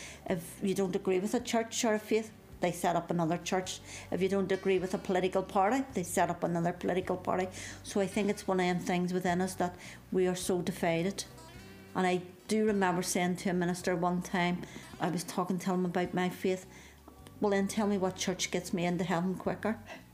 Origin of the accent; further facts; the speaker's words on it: Belfast, Northern Ireland, United Kingdom; I was born in March 1962 and I grew up in Highfield, which is an area in West Belfast.